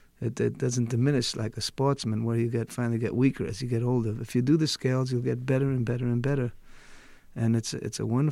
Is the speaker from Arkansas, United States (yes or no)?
no; New York City, New York, United States; And I said, well, I'm from New York City.